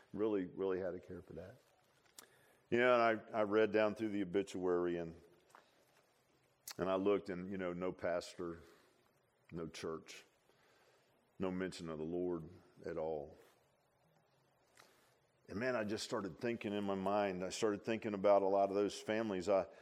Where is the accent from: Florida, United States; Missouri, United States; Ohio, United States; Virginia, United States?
Virginia, United States; Virginia Beach; I grew up in Virginia Beach in a neighborhood, quarter acre lot, brick houses.